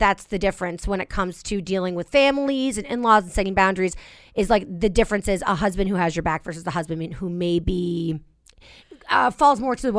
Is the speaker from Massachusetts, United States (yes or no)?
yes; Boston, Massachusetts, United States; Because I'm from Boston.